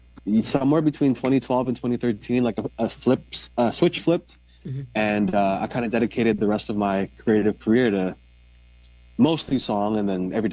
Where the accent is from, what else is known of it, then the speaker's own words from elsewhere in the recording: Vancouver, British Columbia, Canada; also born or lived in Surrey; I actually did all my grade school in Surrey, actually, but then I moved back with my extended family after I graduated high school, and I've been in Vancouver ever since, East Vancouver ever since.